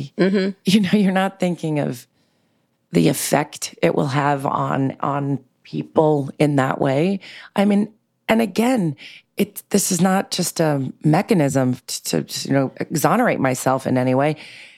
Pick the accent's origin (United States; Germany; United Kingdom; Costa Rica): United States; New York City, New York; I grew up in New York City in a very eclectic, bohemian, diverse way in Manhattan.